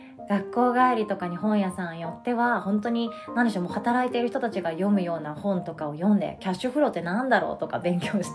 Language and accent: Japanese; Takamatsu, Kagawa, Japan; 私の実家は高松なんですけど